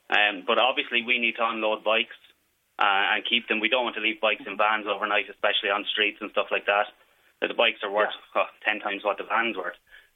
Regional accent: Wexford, Leinster, Ireland; Well, to start with, I'm from Wexford, and myself and my team travelled up from Wexford the day previous.

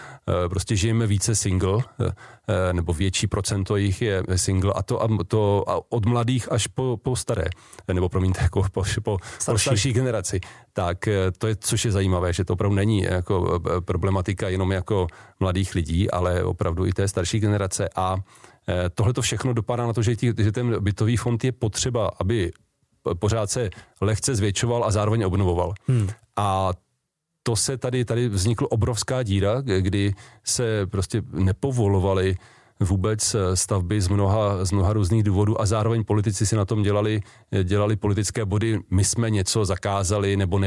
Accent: Plzeň, Plzeň Region, Czechia; Já jsem taky z Plzně

